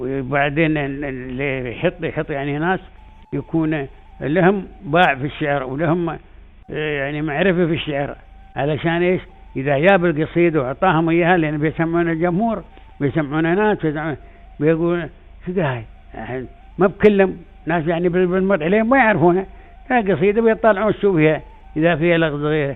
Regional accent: United Arab Emirates; اللي احنا عندنا في الإمارات

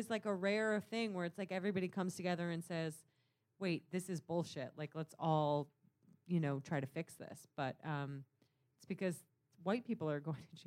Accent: Ohio, United States; accent: Ohio; Yeah, he gets my Ohio accent really well.

